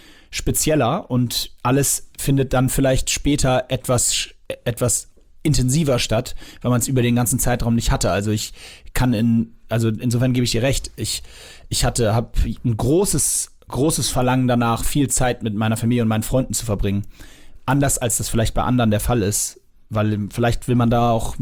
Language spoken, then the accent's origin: German; Hamburg, Germany; Und Hamburg ist meine Heimat